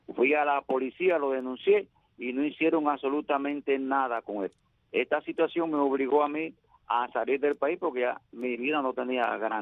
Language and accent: Spanish; Cuba; moved away as an adult; salí de Cuba por Guyana, de Guyana a Brasil, de Brasil, Colombia y Colombia, Panamá.